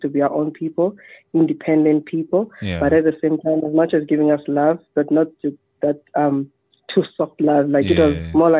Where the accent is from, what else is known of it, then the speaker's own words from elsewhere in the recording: Ebende, Eastern Cape, South Africa; Growing up from such a small area in the rural areas, you know.